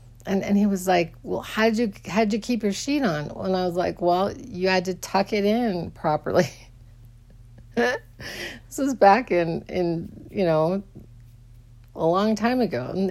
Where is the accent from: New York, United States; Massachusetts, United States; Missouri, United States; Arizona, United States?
Arizona, United States; I'd never seen a firefly in my life growing up in Arizona.